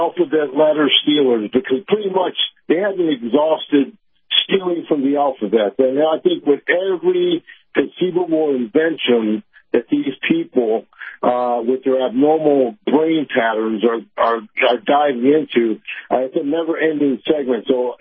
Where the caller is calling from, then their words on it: Tampa, Florida, United States; from Tampa.